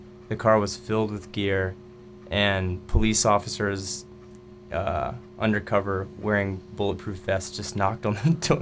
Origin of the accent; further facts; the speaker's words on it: Birmingham, Alabama, United States; going down through Kentucky and going to my hometown in Birmingham, Alabama